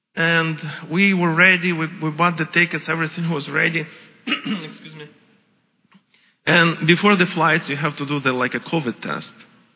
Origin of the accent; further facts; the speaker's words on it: Ukraine; I said, "I'm from Ukraine."